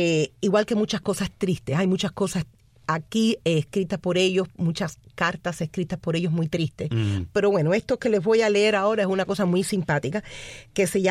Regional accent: Cuba; el proceso que nos ha tocado nosotros a vivir, ¿no? Como cubanos

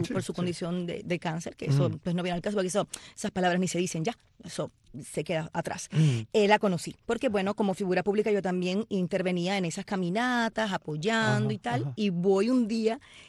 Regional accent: Puerto Rico; después, bueno, me crié en Puerto Rico, ¿no?

